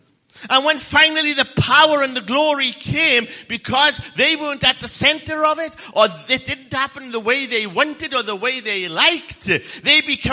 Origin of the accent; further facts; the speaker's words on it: Merthyr Tydfil, Wales, United Kingdom; There was a minister from my hometown in Merthyr Tydfil